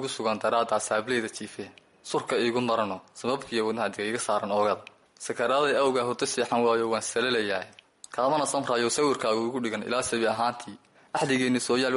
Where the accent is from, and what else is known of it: Caruur, Sool, Somalia; born there